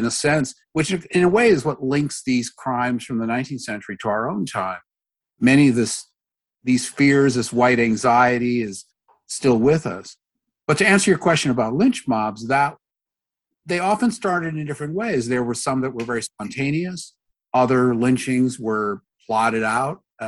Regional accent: Minneapolis, Minnesota, United States; I'm from Minneapolis originally.

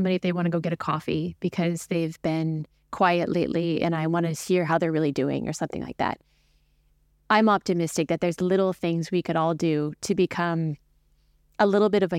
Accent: United States; I'm an American. There's an election coming up.

